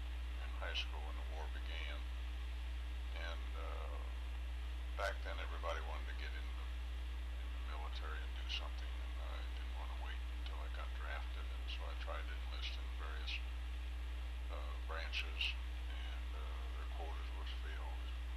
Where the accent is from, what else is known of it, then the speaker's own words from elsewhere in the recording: Fort Wayne, Indiana, United States; born there; I was born in Fort Wayne in 1924, which is a long time ago, and to my mother and my father, both German